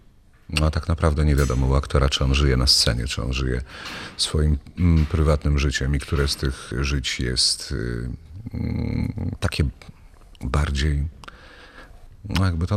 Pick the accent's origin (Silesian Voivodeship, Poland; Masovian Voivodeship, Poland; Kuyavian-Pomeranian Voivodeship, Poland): Masovian Voivodeship, Poland; Brok; born there; Urodziłem się w Broku nad Bugiem. To jest takie małe, ponad 2000 miasteczko. Było miasteczkiem, jakby to powiedzieć, turystycznym.